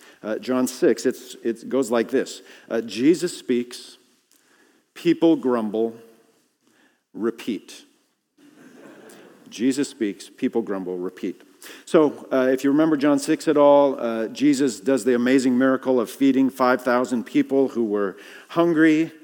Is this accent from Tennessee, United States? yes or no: no; Seattle, Washington, United States; You know, I grew up on Queen Anne, went to Queen Anne High School, played baseball over at the field.